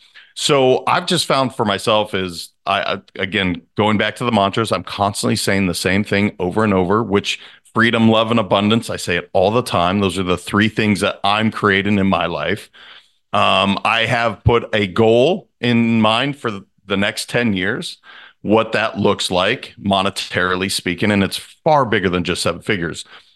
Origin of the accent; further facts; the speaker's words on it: Montana, United States; I mean, again, I grew up in Montana, brother. So it's like, you know, it's pretty tough nosed.